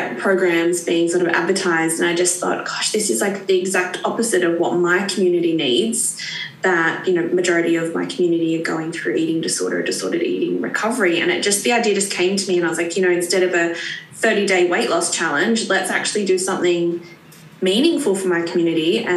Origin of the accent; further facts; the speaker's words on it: Australia; now in London, United Kingdom; I'm originally from Australia, which you can tell by my accent. I've been living in London for 3 years now.